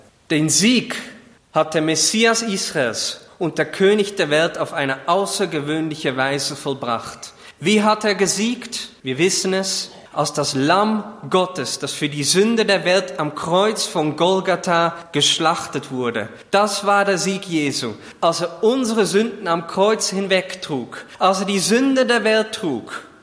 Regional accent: Netherlands; Ich bin ein Holländer und ich kann auch recht stolz sein manchmal.

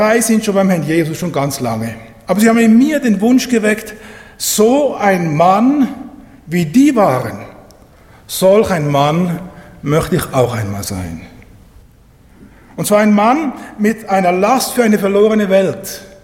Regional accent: Zurich, Switzerland; Ich bin aufgewachsen am Pfäffikersee.

